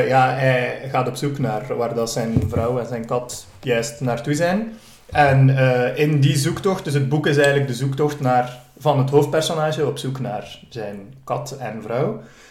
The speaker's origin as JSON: {"language": "Dutch", "town": "Aalter", "region": "East Flanders", "country": "Belgium", "said": "naar de bibliotheek begon te gaan in Aalter, waar ik vandaan kom"}